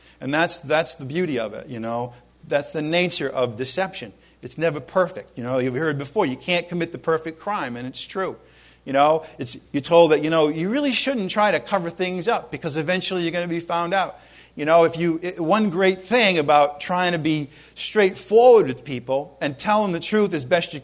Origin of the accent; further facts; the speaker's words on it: New England, United States; From a very young age, I had this cloud over my life because I was, as we say in New England, a wicked Catholic.